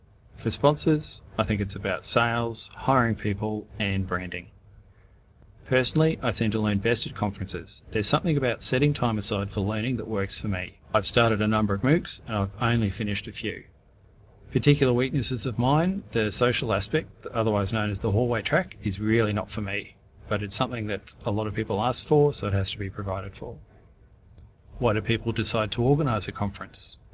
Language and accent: English; Brisbane, Queensland, Australia; I come from Brisbane, Queensland, Australia.